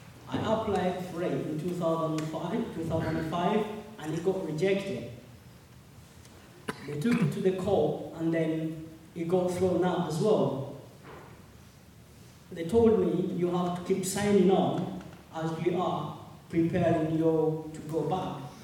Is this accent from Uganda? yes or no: yes; Uganda; also born or lived in Kenya; I'm from Uganda. Good to see you. I came in this country not as a refugee. I came here to do my studies, but I was born in Kenya